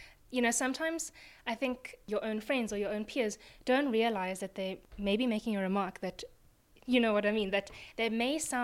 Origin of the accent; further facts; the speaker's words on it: South Africa; when you say, well, I'm from South Africa and I'm part of the African delegation, the people on both sides were very confused.